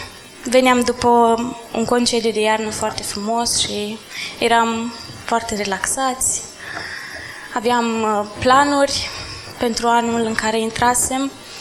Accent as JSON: {"language": "Romanian", "town": "Iași", "region": "Iași County", "country": "Romania", "said": "Sunt împreună cu soțul meu, Adi, și cu băiețelul nostru, Aaron. Venim din Iași"}